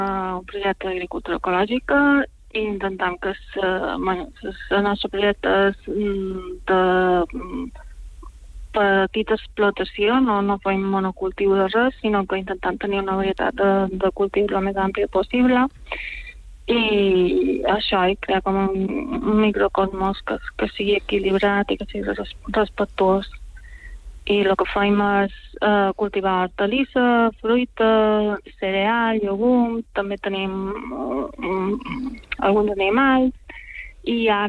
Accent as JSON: {"language": "Catalan", "town": "Palma", "region": "Balearic Islands", "country": "Spain", "tie": "born or raised there", "said": "I jo vaig créixer a Palma"}